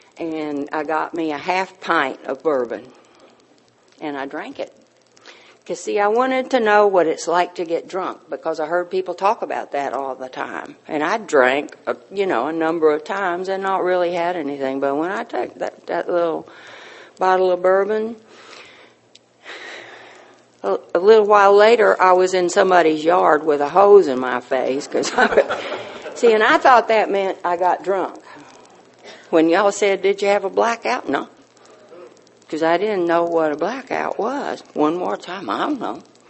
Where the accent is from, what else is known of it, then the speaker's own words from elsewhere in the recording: Texas, United States; And also, I'm from Texas, and so I have a perfect right to have whatever I want.